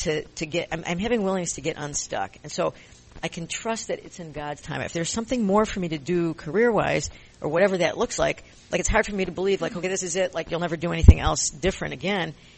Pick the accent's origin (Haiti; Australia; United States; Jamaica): United States; Chicago, Illinois; moved away as an adult; now in California, United States; And, you know, I'm originally from Chicago, and I only moved to California 10 years ago.